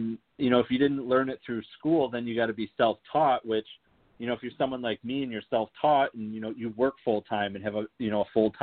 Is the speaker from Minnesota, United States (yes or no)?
no; Oswego, New York, United States; It's a local company here in my hometown.